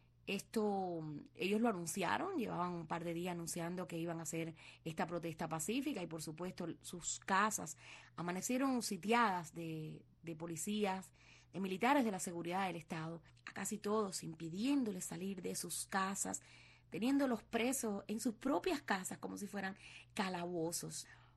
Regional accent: Cuba

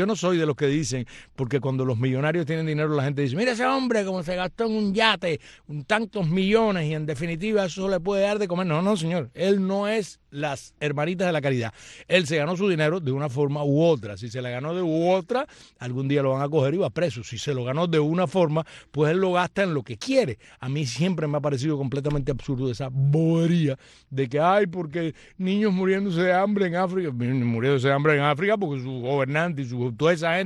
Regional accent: Cuba; soy una cubana para el bien, no para el mal

